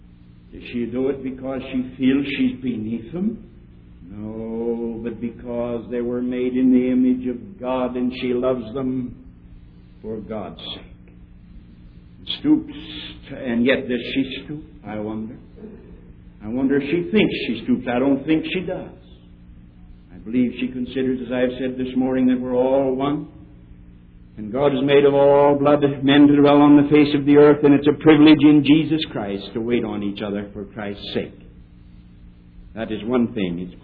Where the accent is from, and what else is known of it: Netherlands; accent: Dutch; English is a second language